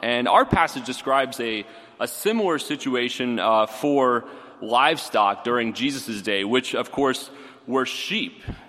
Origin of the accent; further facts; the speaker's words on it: Houston, Texas, United States; I grew up in Houston, Texas, and as a child of the suburbs there in Houston, I did not grow up on a ranch or baling hay or tending to cattle.